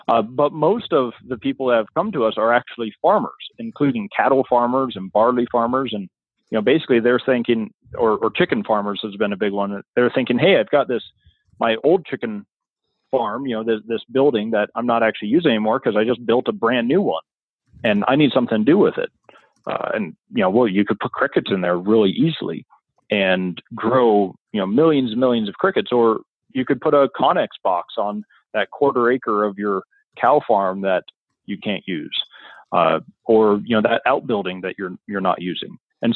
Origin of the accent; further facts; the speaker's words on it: Long Beach, California, United States; So I didn't grow up in Montana. I grew up in Long Beach, California.